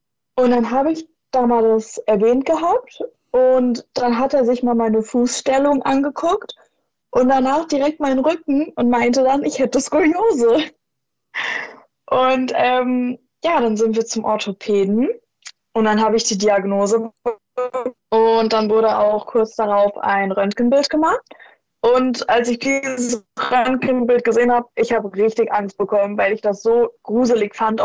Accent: Wiesbaden, Hesse, Germany; ich bin 16 Jahre alt und ich komme aus Wiesbaden.

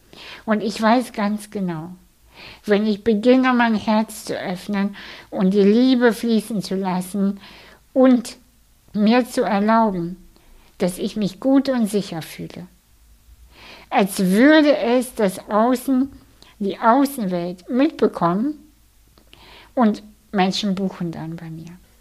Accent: Kazakhstan; Ich komme aus einer sehr, sehr armen Familie. Ich bin in Kasachstan geboren und aufgewachsen und in einem Haus, in dem es kein fließend Wasser gab.

